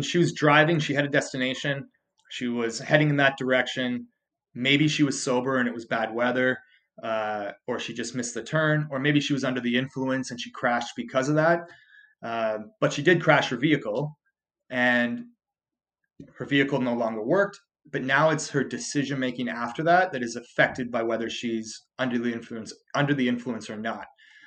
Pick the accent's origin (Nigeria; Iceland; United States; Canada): Canada; I'm Canadian, obviously